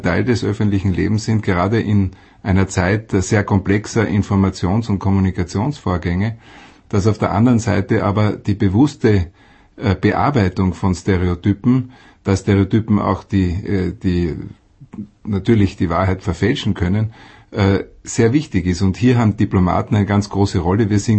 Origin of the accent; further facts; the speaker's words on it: Austria; Und wir natürlich können hier als Österreicher nicht nur in Prag arbeiten